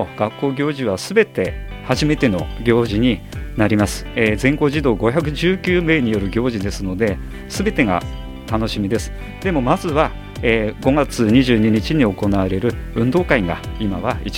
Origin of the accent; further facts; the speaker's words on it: Yokote, Akita, Japan; 横手市出身です。